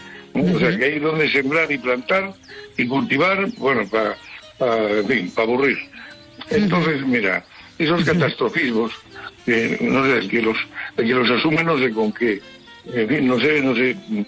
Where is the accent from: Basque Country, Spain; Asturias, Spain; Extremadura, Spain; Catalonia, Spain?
Asturias, Spain; Oviedo; yo cuando era niño vivía en Oviedo y todos los años nevaba.